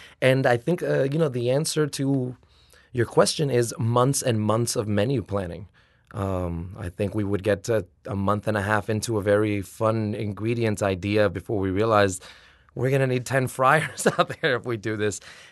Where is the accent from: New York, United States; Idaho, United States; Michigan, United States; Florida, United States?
Florida, United States; Miami; now in New Orleans, United States; I grew up in Miami, thinking that Miami was by far the most Cuban city outside of Cuba, with the deepest Cuban roots and the longest Cuban history.